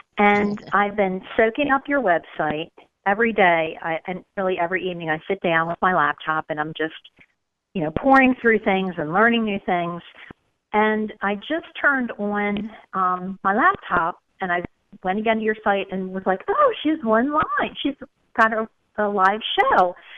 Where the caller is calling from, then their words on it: Rehoboth Beach, Delaware, United States; Oh, that's great. Yeah, I'm in Rehoboth Beach.